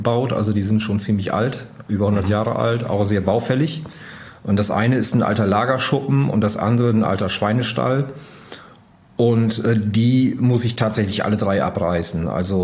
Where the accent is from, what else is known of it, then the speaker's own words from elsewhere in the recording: Lower Saxony, Germany; außerdem bin ich in Ostfriesland auf dem Land aufgewachsen. Von daher war das Leben in der Stadt für mich ohnehin immer eher ein Kompromiss.